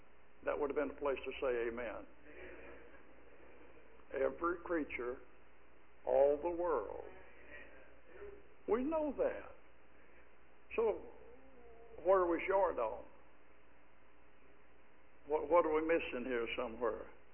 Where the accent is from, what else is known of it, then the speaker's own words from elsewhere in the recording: Arkansas, United States; born there; I was born in Arkansas a number of generations ago